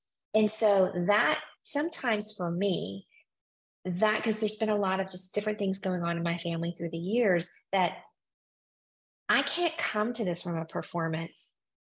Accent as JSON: {"language": "English", "region": "Louisiana", "country": "United States", "said": "I mean, I'm from Louisiana."}